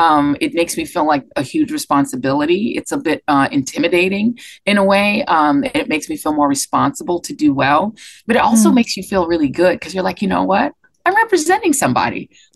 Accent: the West, United States; I'm from the West. Most of the people who do this are from New York and DC. You know, I'm from a part of the country people don't really talk about, you know, the out West

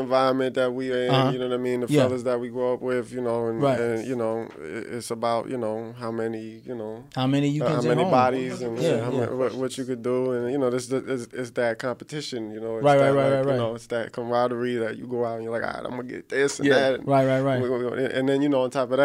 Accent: New York, United States; So you mix that with, you know, growing up in New York and also my mother was a very hard worker

